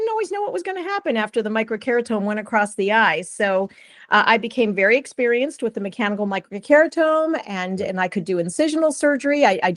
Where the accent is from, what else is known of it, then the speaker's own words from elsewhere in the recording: Ohio, United States; I had always planned to go back to the Midwest. I'm from Ohio